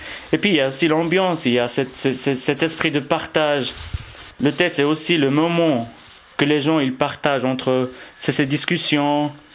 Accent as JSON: {"language": "French", "country": "Morocco", "tie": "born or raised there", "moved": "as an adult", "lives_now": "Switzerland", "said": "je viens du Maroc où j'ai vécu jusqu'à l'âge de 28 ans et puis après je me suis établi en Suisse actuellement. Je suis marié."}